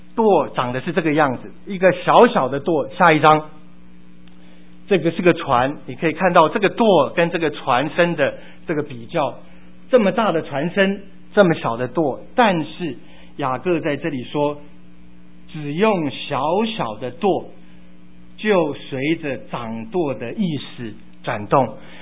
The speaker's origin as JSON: {"language": "Chinese", "country": "China", "said": "在我们中国人里面，我们也有一句这样子的话"}